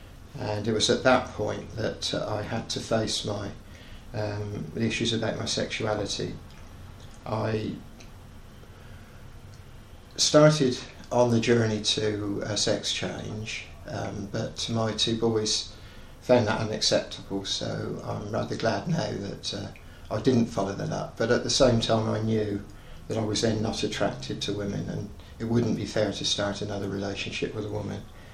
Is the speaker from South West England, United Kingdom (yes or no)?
no; Cowes, South East England, United Kingdom; also born or lived in Isle of Wight; Grew up in the Isle of Wight at Cowes. Very happy family background. Both parents were Christian. I grew up in Cowes Baptist Church.